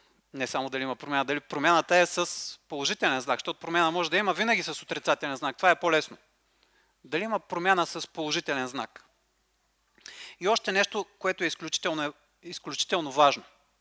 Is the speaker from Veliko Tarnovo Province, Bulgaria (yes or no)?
yes; Gorna Oryahovitsa, Veliko Tarnovo Province, Bulgaria; Отидохме в моя роден град Горна Оряховица